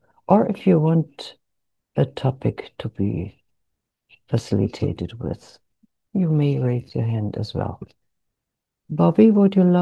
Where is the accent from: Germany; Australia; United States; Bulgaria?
Germany; English is a second language; I'm from Germany